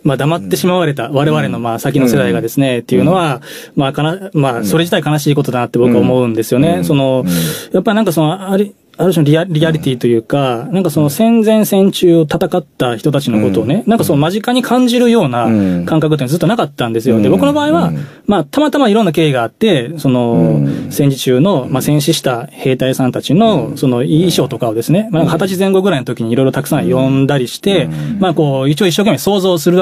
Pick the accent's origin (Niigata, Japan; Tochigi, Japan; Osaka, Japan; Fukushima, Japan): Osaka, Japan; 僕大阪出身なんですけど、反戦平和教育ものすごい盛んなんですよ